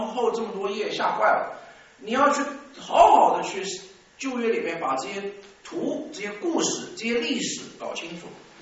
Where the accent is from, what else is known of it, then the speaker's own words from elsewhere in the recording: China; 看图识字，这是我们中国人学中国字的方法。